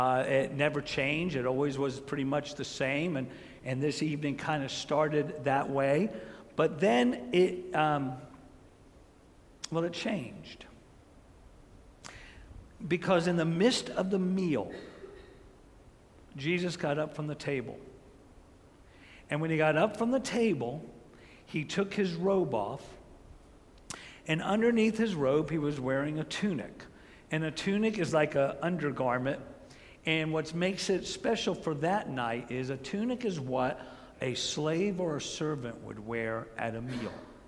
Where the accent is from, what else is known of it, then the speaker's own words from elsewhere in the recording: Florida, United States; also born or lived in New York; when I was growing up, when we moved from New York to Florida